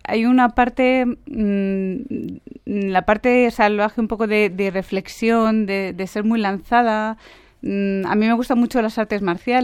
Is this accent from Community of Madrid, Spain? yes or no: yes; Madrid, Community of Madrid, Spain; De Madrid.